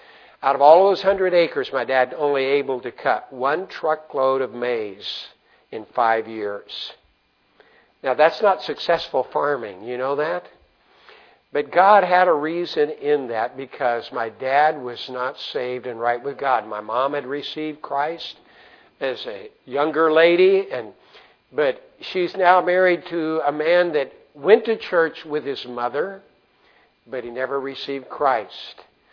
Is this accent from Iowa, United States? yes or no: no; Amarillo, Texas, United States; born there; My family, I was born in Amarillo, Texas. There were five of us boys in our family and one lucky sister.